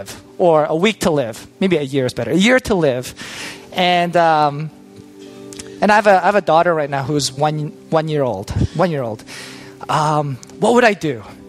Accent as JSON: {"language": "English", "town": "Toronto", "region": "Ontario", "country": "Canada", "tie": "born or raised there", "said": "for my childhood growing up, I grew up in Toronto, so I had a Western education"}